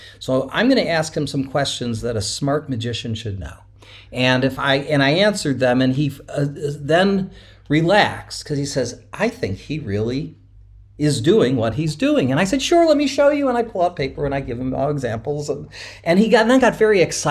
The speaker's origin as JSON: {"language": "English", "town": "Cleveland", "region": "Ohio", "country": "United States", "tie": "born or raised there", "said": "Yeah, I grew up in Cleveland, Ohio."}